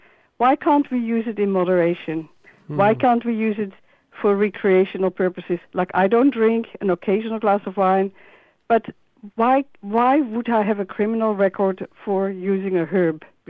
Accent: Netherlands; now in Australia; I come from the Netherlands. I grew up there in the 60s and 70s, and I never used any drugs.

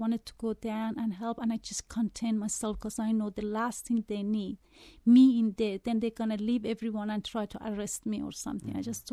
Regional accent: Australia; I am Australian. I love Australia.

